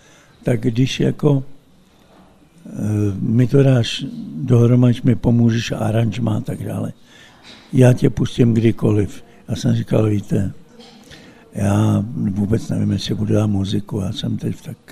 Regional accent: Kbely, Prague, Czechia; born there; jsem pokřtěný, jsem církve československé a jsem křtěný ve Kbelích, kde jsem se vlastně narodil.

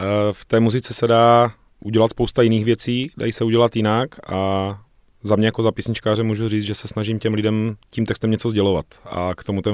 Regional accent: Brno, South Moravian Region, Czechia; pocházím z Brna, jsem rodilý Brňák, jak říkával můj děda, odkojený s vratkou.

